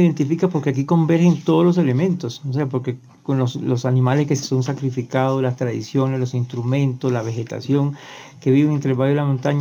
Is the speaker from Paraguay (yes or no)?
no; Cuba; yo que soy cubano y que soy del Caribe a orilla del mar